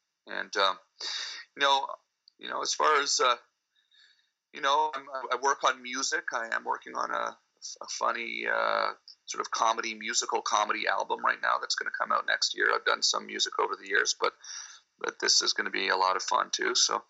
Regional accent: Pembroke, Ontario, Canada; born there; like it says on my Wikipedia page that I was born in Pembroke, Ontario.

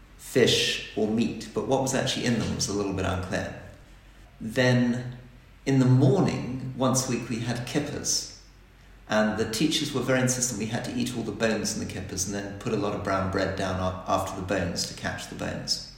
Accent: Hong Kong; also born or lived in Malaysia; we were growing up in Hong Kong, Malaysia

